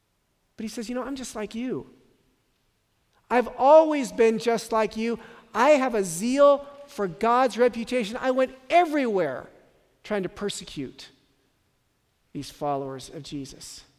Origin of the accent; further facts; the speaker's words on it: San Francisco, California, United States; I grew up in San Francisco, my grandfather was of this Armenian political party, my other grandfather came from Kharper.